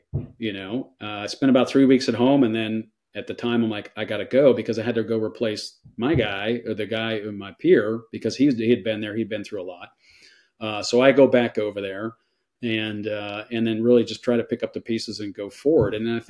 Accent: New Jersey, United States; And I grew up in Jersey and I didn't really follow college ball.

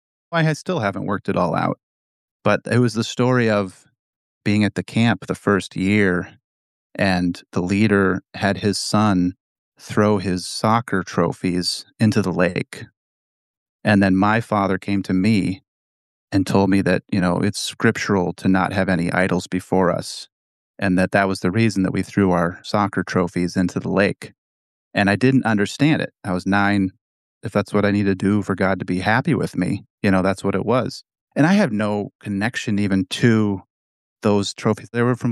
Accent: Minnesota, United States; I grew up in the River Road Fellowship cult in Minnesota, spanning from the years of 96 to 2015-ish.

